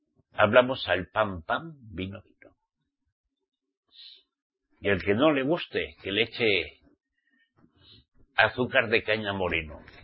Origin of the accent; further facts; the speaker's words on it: Basque Country, Spain; born there; Como soy español, saben ustedes, al menos mi papá y mi mamá, me parieron en España. ¿Entienden? En el País Vasco, para ser más exacto.